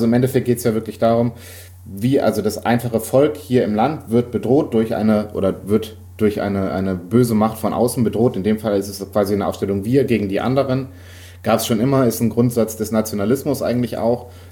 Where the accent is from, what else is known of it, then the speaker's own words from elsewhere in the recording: Bavaria, Germany; Ich bin Franke.